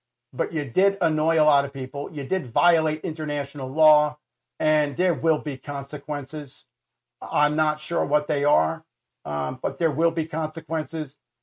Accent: United States; They actually have I'm American, obviously, and a military person.

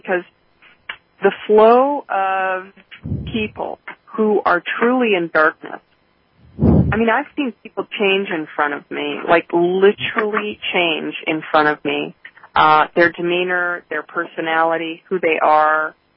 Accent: Canada; now in United States; I'm from Canada.

